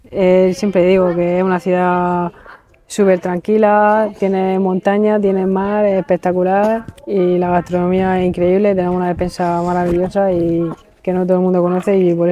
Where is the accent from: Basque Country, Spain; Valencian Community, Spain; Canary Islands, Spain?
Basque Country, Spain; Hondarribia; now in Cartagena, Spain; aunque yo soy de Fuenterrabía, pero soy cartagenera de corazón.